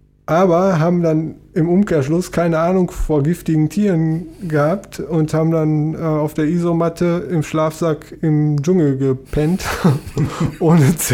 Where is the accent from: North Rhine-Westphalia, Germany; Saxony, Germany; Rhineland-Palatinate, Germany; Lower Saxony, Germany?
North Rhine-Westphalia, Germany; Hagen; Ursprünglich komme ich ja aus Hagen.